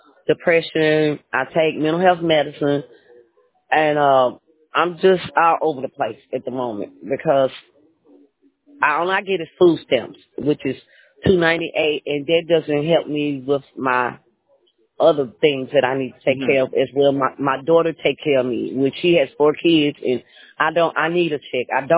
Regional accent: Nashville, Tennessee, United States; now in Mississippi, United States; Right now, I'm residing in Mississippi. But I'm from Nashville. I was born and raised in Nashville. I am 53 years old.

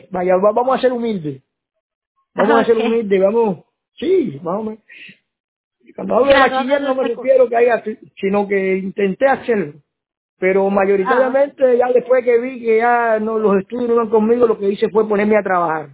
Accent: Cuba; now in New York, United States; Yo soy cubano

